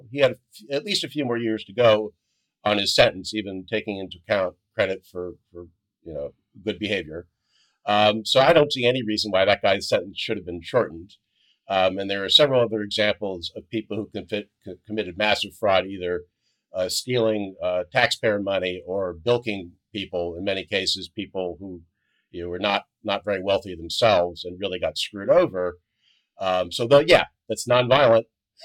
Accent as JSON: {"language": "English", "town": "Wilkes-Barre", "region": "Pennsylvania", "country": "United States", "tie": "born or raised there", "said": "this judge from my hometown, Wilkes-Barre, Pennsylvania"}